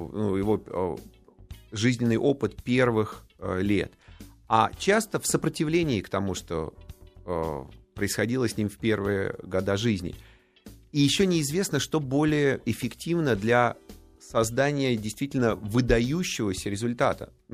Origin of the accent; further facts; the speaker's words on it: Moscow, Russia; also born or lived in India / New York; Я родился в Индии. Когда мы были маленькие с братом, наша семья жила в Нью-Йорке. Я про себя говорю, что я вырос в деревне. Потому что примерно вот в этом возрасте, хотя мы уже тогда жили в Москве